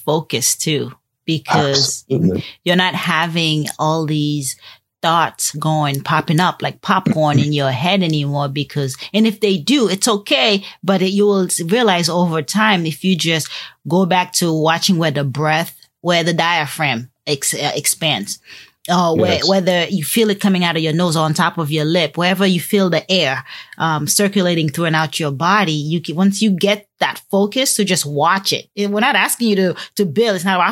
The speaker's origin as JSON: {"language": "English", "country": "Haiti", "accent": "Haitian", "said": "My Haitian accent, I have to say … instead of … Okay, instead of … It is some things my Haitian accent won't allow me to do."}